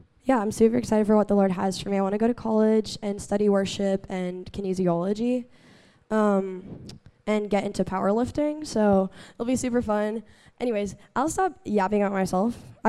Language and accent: English; Oklahoma, United States; If you don't know me, I'm from Oklahoma.